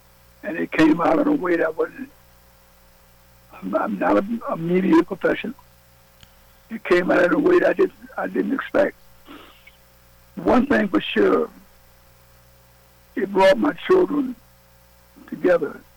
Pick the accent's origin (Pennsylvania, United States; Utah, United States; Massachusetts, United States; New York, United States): New York, United States; But I'm a New Yorker.